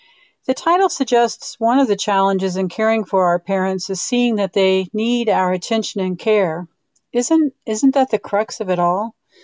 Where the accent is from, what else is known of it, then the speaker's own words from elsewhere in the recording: Dodge City, Kansas, United States; For HPPR Radio Readers … from Dodge City, Kansas.